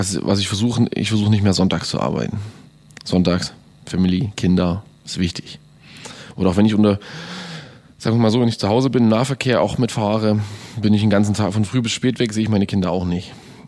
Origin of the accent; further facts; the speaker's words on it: Radebeul, Saxony, Germany; born there; Ich komme ja auch gebürtig aus Radebeul bei Dresden.